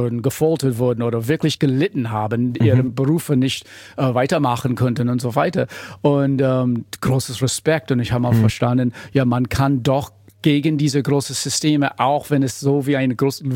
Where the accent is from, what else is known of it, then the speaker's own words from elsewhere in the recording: United States; German is a second language; moved away as an adult; now in Berlin, Germany; in dem Jahr 89 mein Diplom bekommen habe in den USA, bin Amerikaner.